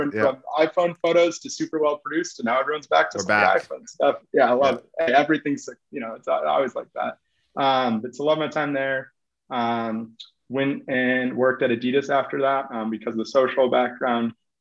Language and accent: English; Minneapolis, Minnesota, United States; I grew up in Minneapolis, wanted to work in sports my whole life